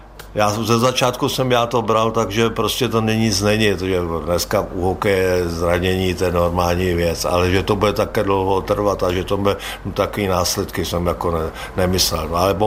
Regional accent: Central Bohemian Region, Czechia; I když jsem rozený Berouňák, vyrůstal jsem v Verpetech, to je asi 10 km od Berouna

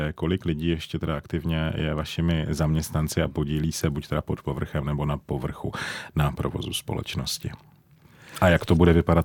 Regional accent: Moravian-Silesian Region, Czechia; My to všechno víme, co jsme z Karvinska.

